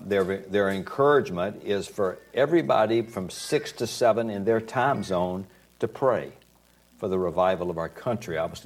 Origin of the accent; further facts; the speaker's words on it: Montgomery, Alabama, United States; And I was raised in Montgomery, Alabama, our high school.